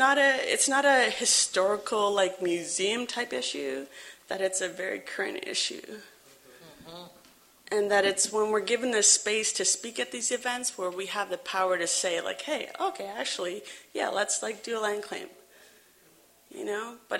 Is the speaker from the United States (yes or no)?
no; Toronto, Ontario, Canada; now in Halifax, Canada; I'm Ojibwe, Soto Ojibwe from Manitoba. I was born and raised in Toronto.